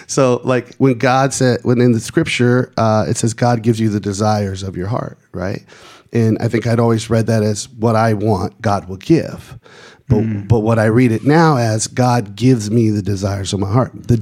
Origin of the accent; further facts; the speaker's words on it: West Coast, United States; I grew up on the West Coast. I spent a lot of time in the desert.